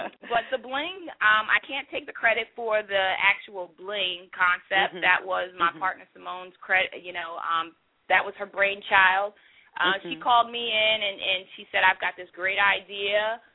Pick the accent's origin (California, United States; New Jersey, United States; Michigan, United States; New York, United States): New York, United States; New Rochelle; Originally from New Rochelle, New York, which is in Westchester.